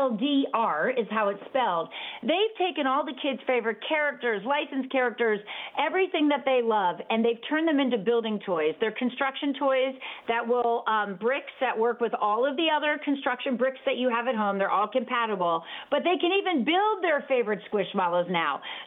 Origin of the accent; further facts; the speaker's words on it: Mansfield, Ohio, United States; You know, I grew up in Mansfield, Ohio, and my sisters live in Columbus.